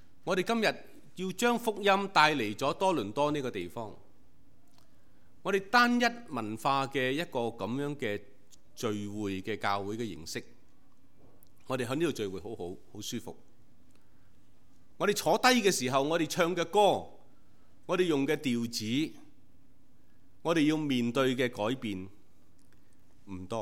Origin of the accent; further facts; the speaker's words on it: Shunde, Guangdong, China; 我是顺德人，有些是佛山人，是吗？其实我们都用什么话的？我们都用广东话的。